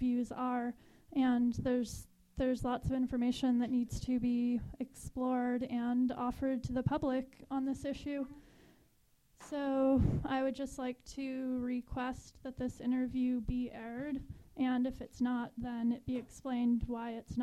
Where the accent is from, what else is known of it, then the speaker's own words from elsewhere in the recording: San Francisco, California, United States; I was born and raised in San Francisco, listening to KPFA probably more than I wanted to 24 hours a day.